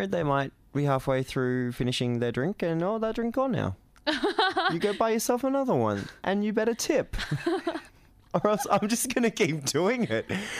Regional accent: Narang, Australia; So I'm from Narang on the coast

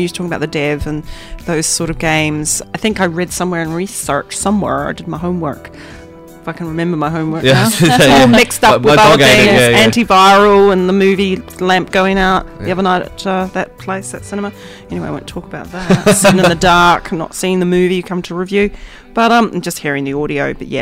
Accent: New Zealand; I mean, I'm from New Zealand and we just don't care.

